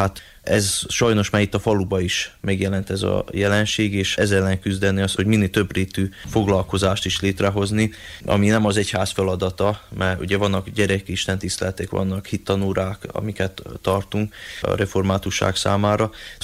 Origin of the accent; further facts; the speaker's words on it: Vojlovica, South Banat District, Serbia; moved away as an adult; also born or lived in Subotica; now in Hungary; Igazából Sátoraljaújhelyről, Magyarországról jöttünk, egész Észak-Magyarországról, de én jómagam Szabadkán születtem, majd 5 éves voltam, amikor édesapámat az akkori püspök kihelyezte lelkésznek Hertelendi falvára. Mai napig is ott szolgál, és így Délbánátban nőttem fel.